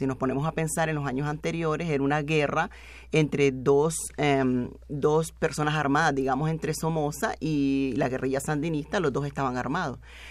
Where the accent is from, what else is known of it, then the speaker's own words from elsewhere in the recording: Nicaragua; now in Montreal, Canada; no somos muchos nicaragüenses en Montreal. La comunidad es pequeña.